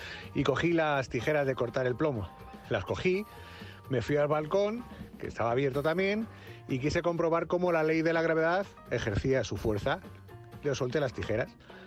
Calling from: Madrid, Community of Madrid, Spain; de Madrid. Pues en este caso el travieso fui yo, que vivíamos en un cuarto piso

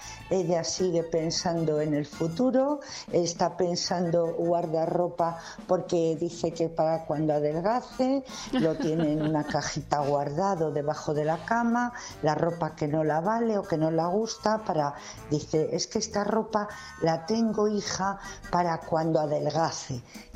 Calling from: Valladolid, Castile and León, Spain; de Valladolid.

